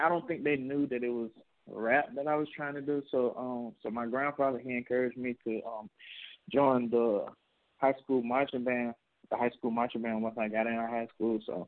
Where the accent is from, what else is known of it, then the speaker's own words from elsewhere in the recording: Ahoskie, North Carolina, United States; And I'm from North Carolina, man, a small town named Ahoskie. Yeah, it sounds weird, but yeah, it's like it's a very small town, straight from North Carolina, man. Born and raised.